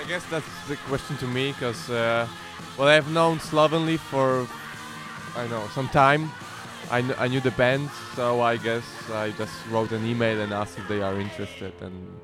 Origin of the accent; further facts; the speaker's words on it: Poland; we are from Poland